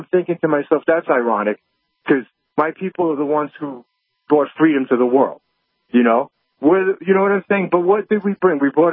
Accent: United States; And born here, I mean, first generation American born here, okay? I'm Greek heritage.

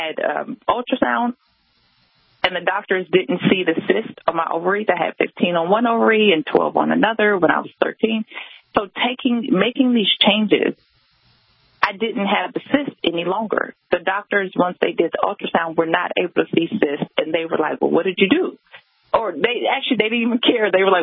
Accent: the South, United States; because I am from the South. And even though I grew up eating relatively healthy, I'm still from the South.

